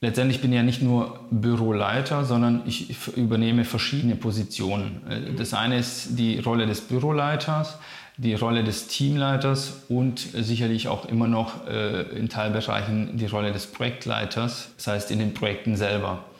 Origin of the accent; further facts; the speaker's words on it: Stuttgart, Baden-Württemberg, Germany; now in Berlin, Germany; Also ich bin in Stuttgart aufgewachsen und ich bin jetzt nicht weg von Stuttgart, weil ich die Stadt nicht mehr gut fand